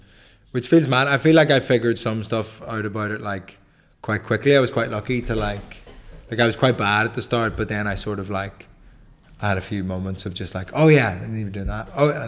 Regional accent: Belfast, Northern Ireland, United Kingdom; because I grew up in Belfast, but born just before the Troubles finished. So I was alive for 2 years of it.

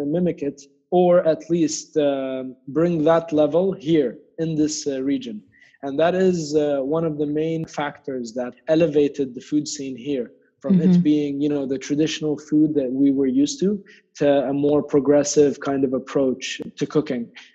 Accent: Abu Dhabi, United Arab Emirates; I'm from Abu Dhabi, 29 years old, and I'm a chef.

